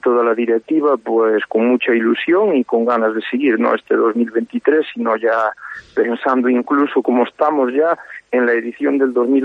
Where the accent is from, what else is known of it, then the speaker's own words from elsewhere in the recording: A Pontenova, Galicia, Spain; Que soy nativo de aquí y vivo esto de una forma muy intensa